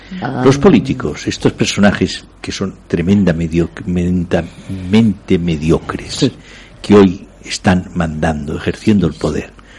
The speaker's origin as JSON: {"language": "Spanish", "region": "Balearic Islands", "country": "Spain", "said": "Y yo creo que muchos mallorquines de mi tierra, me estoy refiriendo a la part nord"}